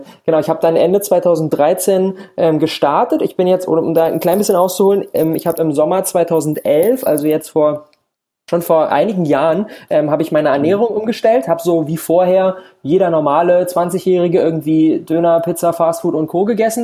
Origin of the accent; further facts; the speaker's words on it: Berlin, Germany; Genau, ich komme aus Berlin, bin in Berlin auch geboren und da zu Hause und fühle mich in Berlin super wohl.